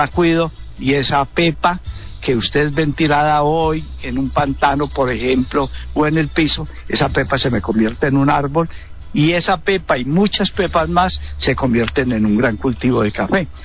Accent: Andinápolis, Valle del Cauca, Colombia; yo soy de Trujillo, yo soy de un corregimiento del municipio de Trujillo, que es Andinápolis

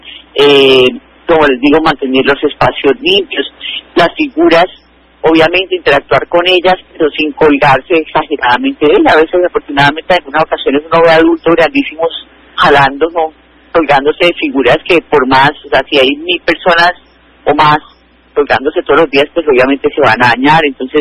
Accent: Cali, Valle del Cauca, Colombia; lo que somos los caleños en términos de cultura ciudadana

